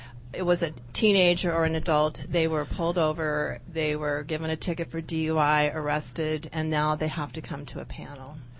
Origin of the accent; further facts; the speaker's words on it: Spokane, Washington, United States; born there; I was born in Spokane. We were both born in Sacred Heart Hospital.